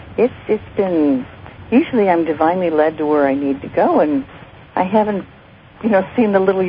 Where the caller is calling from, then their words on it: Chicago, Illinois, United States; from Chicago, and we've spoken before.